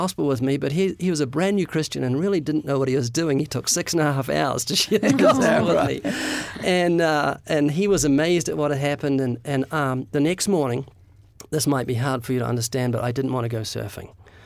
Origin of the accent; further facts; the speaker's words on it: United States; I've learned that we as an American people are falling into the same pitfalls that Israel did.